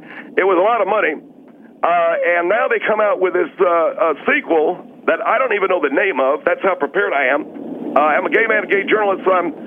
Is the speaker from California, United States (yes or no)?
no; South Carolina, United States; you know, I'm originally from South Carolina.